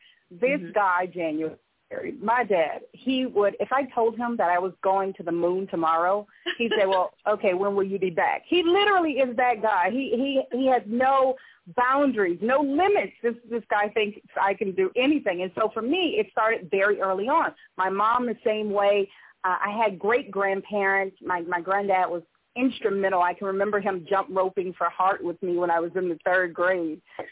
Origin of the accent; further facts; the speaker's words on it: Savannah, Georgia, United States; now in Atlanta, United States; I remember my when I moved to the Atlanta area, because I'm originally from the Savannah area.